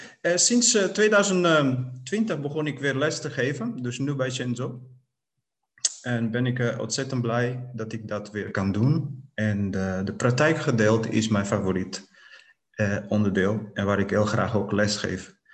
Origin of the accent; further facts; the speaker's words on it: Portugal; Dutch is a second language; now in Netherlands; Ik kom uit Portugal. In 1994 was ik naar Nederland gekomen.